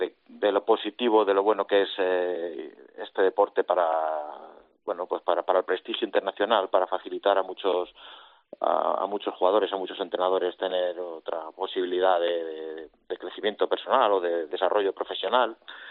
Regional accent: Toledo, Castilla-La Mancha, Spain; me permite vivir en Toledo, que es de donde soy

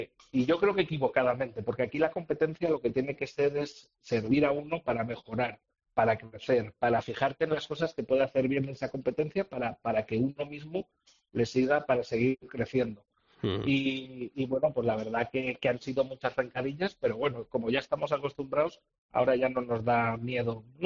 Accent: Aragon, Spain; lo que yo más conocía de donde yo vengo, que es del festejo popular, que en mi zona de Teruel pues existe muchísima afición.

